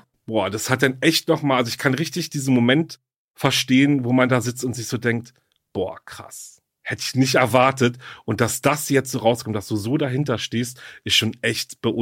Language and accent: German; Berlin, Germany; vor allem spielt er in Berlin, also in meiner Heimatstadt.